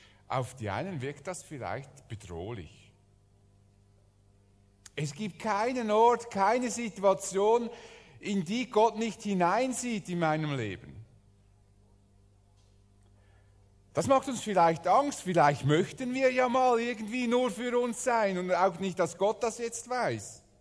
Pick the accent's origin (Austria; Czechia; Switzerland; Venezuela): Switzerland; Unser Leben ist nicht sicher, auch wenn wir gut versichert sind als Schweizer.